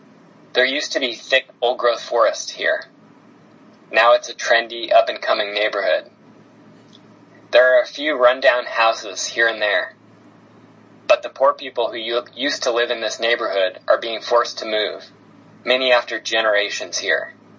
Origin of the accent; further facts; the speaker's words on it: Seattle, Washington, United States; You know, I grew up in Seattle, which is, you know, this sort of wealthy, imperial city